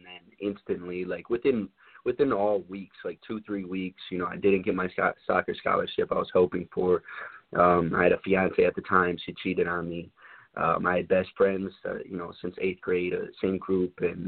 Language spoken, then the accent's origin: English; Midwest, United States; You know, I'm from the Midwest, so they're all from these areas where, you know, white people don't even exist, you know, living there.